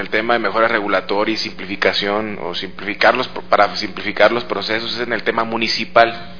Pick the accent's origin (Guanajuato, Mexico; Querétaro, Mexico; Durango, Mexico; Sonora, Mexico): Sonora, Mexico; no vengo nada más yo de Sonora, sino vienen algunos compañeros